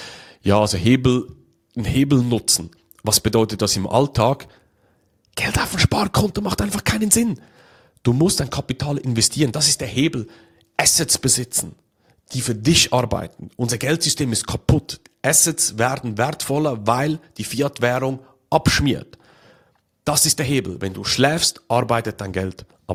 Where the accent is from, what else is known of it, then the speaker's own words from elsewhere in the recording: Switzerland; bei uns in der Schweiz gibt es auch die Berufslehre. Also man lernt das in der Praxis.